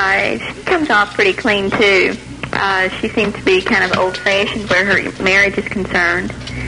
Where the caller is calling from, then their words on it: Louisville, Kentucky, United States; From Louisville.